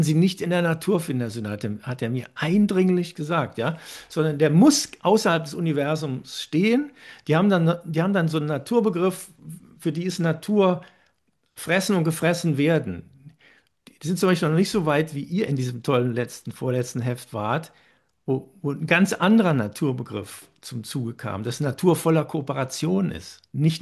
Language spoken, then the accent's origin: German; Cologne, North Rhine-Westphalia, Germany; Ich komme aus Köln.